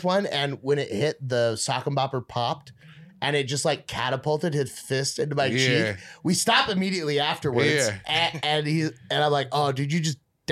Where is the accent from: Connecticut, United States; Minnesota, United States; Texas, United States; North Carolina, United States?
Texas, United States; Southlake; because I'm from South Lake, and that means I'm better than you.